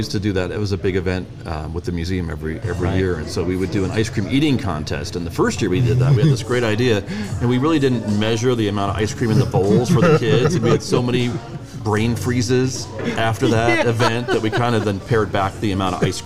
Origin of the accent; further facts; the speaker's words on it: Rochester, New York, United States; born there; I was not. I was born right nearby in Rochester, New York.